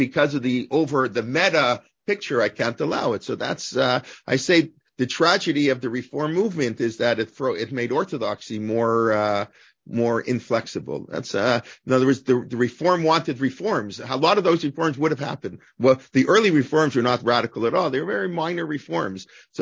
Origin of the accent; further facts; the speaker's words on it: Canada; Me as a Canadian, I'm not sure my Hebrew, but yes, it probably is the same.